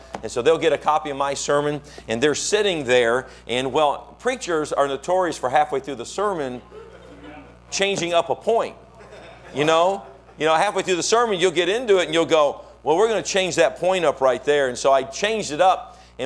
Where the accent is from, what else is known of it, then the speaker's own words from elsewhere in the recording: Kalamazoo, Michigan, United States; But I was born in Kalamazoo, Michigan, so I am a Michigander.